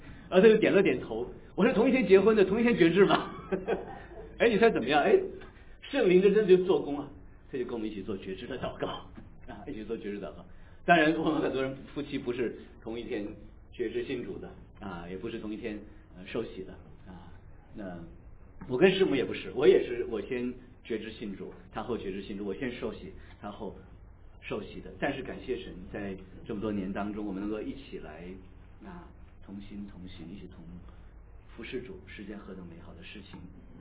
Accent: China; 我们中国人呢，好像对死这个题目有点忌讳，因为孔子是这样说的，孔子说未知生焉知死啊。

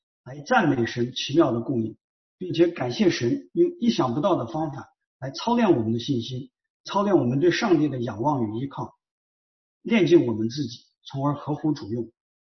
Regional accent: China; 我们中国人很看重这个

